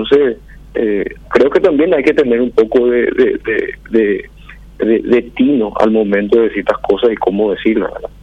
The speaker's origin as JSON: {"language": "Spanish", "country": "Paraguay", "said": "como ciudadano paraguayo"}